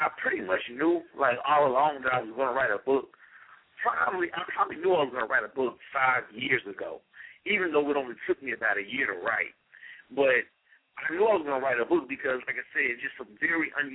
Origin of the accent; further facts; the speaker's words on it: Memphis, Tennessee, United States; also born or lived in Nashville / Atlanta; now in Chicago, United States; Well, I'm originally from the southeast area. I grew up in Memphis. I lived in Nashville. I lived in Atlanta. I actually live in Chicago, Illinois now.